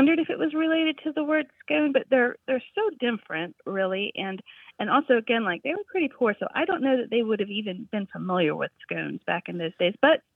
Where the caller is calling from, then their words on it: Harrisonburg, Virginia, United States; I'm calling from Harrisonburg, Virginia.